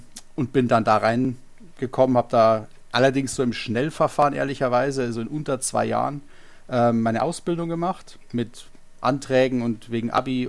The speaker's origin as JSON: {"language": "German", "region": "Bavaria", "country": "Germany", "said": "ursprünglich komme ich vom Chiemsee, also aus Oberbayern, bin jetzt mittlerweile in Unterfranken gelandet, wo jetzt auch meine Werkstatt ist."}